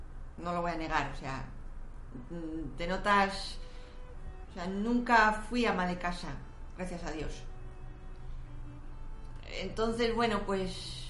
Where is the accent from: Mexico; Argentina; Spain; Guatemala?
Spain; moved away as an adult; me vine de España con la idea de estudiar aquí idiomas.